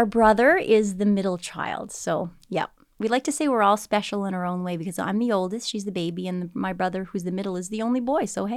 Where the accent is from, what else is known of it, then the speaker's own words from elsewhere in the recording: New Waterford, Nova Scotia, Canada; we grew up in New Waterford, just on the east coast of Cape Breton.